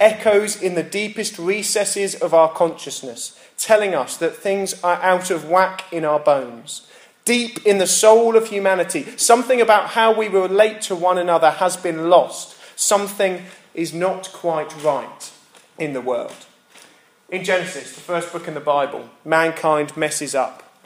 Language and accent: English; United Kingdom; We, as a British people, understand that regardless of how good things are, there is always something out of whack.